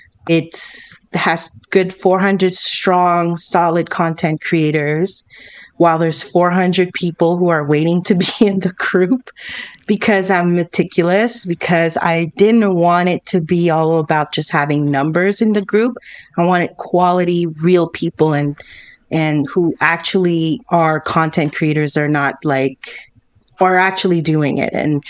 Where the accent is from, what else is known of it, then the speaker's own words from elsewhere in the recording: Canada; people to feel like what I felt when I started 10 years ago in podcasting, like I have to hide that I'm Canadian in order to have as many audience as possible.